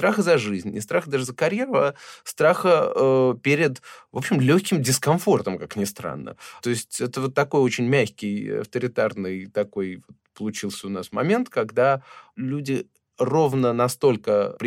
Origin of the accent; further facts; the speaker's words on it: United States; now in Russia; я никогда не был россиянином и не являюсь им. Я не эмигрант из России и уж точно не политический эмигрант. Я все-таки американец, который много сотрудничает с Россией.